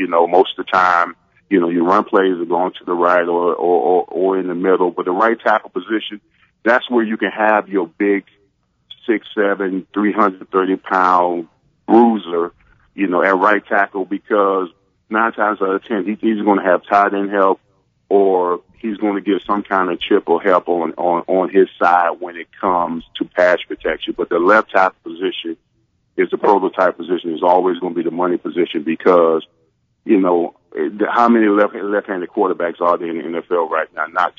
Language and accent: English; Orlando, Florida, United States; You know, I was raised in Orlando. I went to University of Miami.